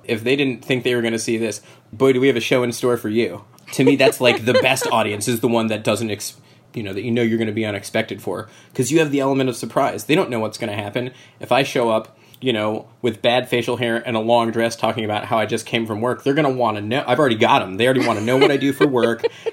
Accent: Florida, United States; I like growing up in Florida is a weird place. So like disaster preparation is kind of baked into your mentality growing up.

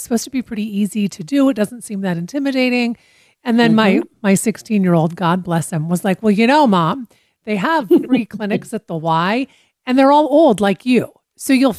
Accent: Washington, United States; I grew up in Washington State, and we all knew about pickleball.

